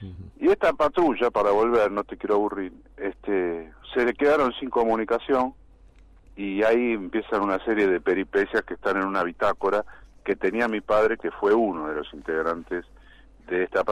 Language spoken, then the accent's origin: Spanish; Santa Fe, Argentina; Y yo soy de Santa Fe.